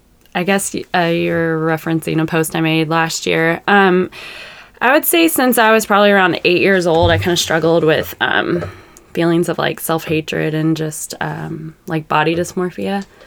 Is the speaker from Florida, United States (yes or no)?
no; Jeffersonville, Indiana, United States; now in Louisville, United States; Well, Jeffersonville, Indiana, but basically, yeah. I went to school in Louisville. I went to Presentation all girls school, so I have a lot of Louisville friends, and then I've pretty much lived here, I mean, most of my life, yeah.